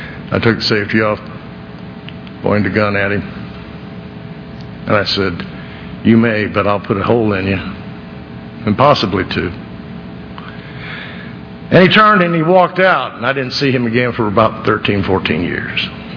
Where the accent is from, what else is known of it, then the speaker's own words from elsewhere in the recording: Chicago, Illinois, United States; also born or lived in Detroit; I was born in Chicago. I was born in Detroit, but we moved to Chicago because they hated Detroit, apparently.